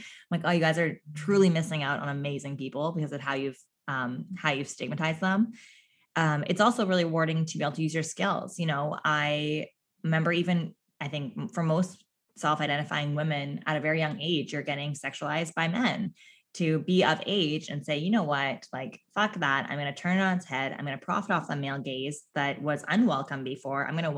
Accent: Newfoundland and Labrador, Canada; accent: Newfoundland; There's my newfie accent really coming in.

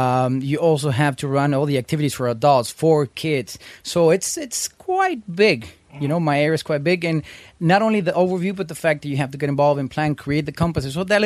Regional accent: Mexico; now in United States; I was born in the States, raised in Mexico.

